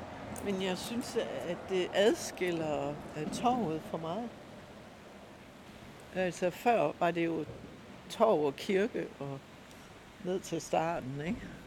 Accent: Herning, Central Denmark Region, Denmark; Ja, jeg er født i Herning. I 1956.

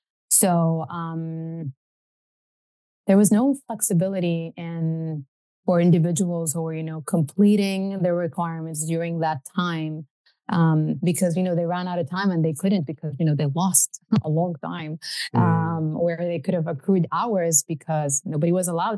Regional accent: Saudi Arabia; also born or lived in New York, United States; as a Saudi woman growing up in Saudi literally my whole life until I moved to New York to pursue my studies. And now, you know, I live in Saudi.

